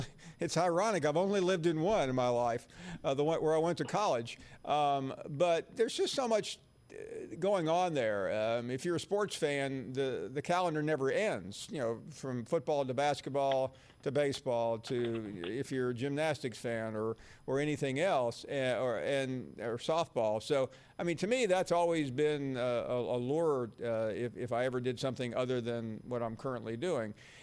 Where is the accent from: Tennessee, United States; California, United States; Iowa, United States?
Tennessee, United States; now in Alabama, United States; I grew up in Tennessee. I went to school in Knoxville. I've lived in Louisiana. I've spent most of my life in Alabama.